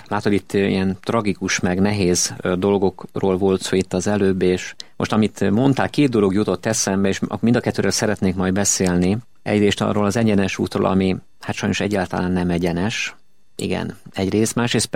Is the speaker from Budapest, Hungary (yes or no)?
no; Debrecen, Hajdú-Bihar, Hungary; born there